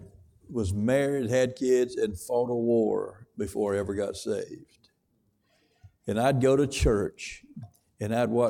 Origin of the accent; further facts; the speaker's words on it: the South, United States; By the way, I was born and raised in the Bible Belt of the South.